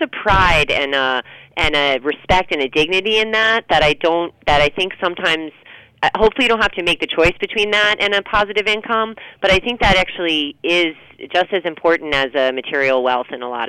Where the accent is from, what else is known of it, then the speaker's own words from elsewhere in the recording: New England, United States; you know, I'm from New England and was more familiar with fruit farms